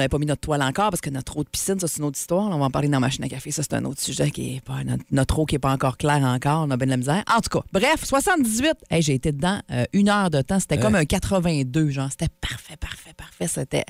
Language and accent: French; Quebec, Canada; je viens de la Gaspésie.